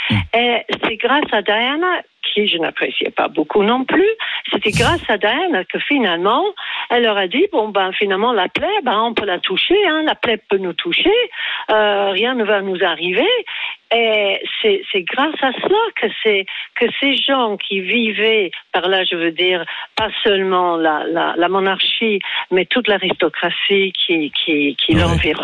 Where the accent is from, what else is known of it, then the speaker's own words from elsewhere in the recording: England, United Kingdom; French is a second language; now in France; Ben, je suis anglaise d'origine, mais en fait, la plupart de ma vie, je l'ai vécue en France.